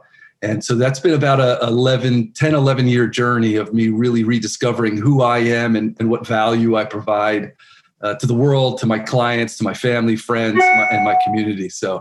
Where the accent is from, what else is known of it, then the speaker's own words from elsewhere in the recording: New Jersey, United States; I grew up in New Jersey, which doesn't lend really exceptionally to the outdoors, but I always had a deep appreciation for nature and being outside.